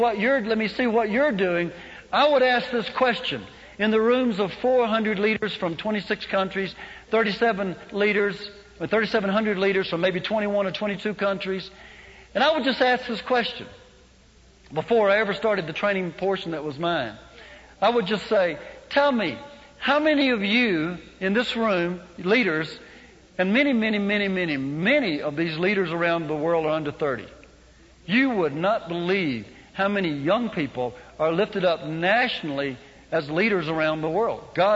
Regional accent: Mississippi, United States; now I know from the accent you probably thought I was from Chicago and New Jersey, but I actually started out a Mississippi farm boy with mud between my toes and still have that.

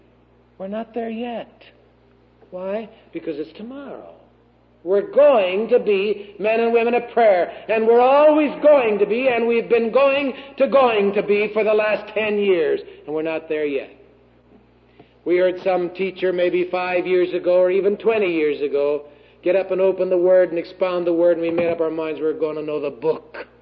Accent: the South, United States; accent: southern; Or you don't understand my southern accent, one of the two.

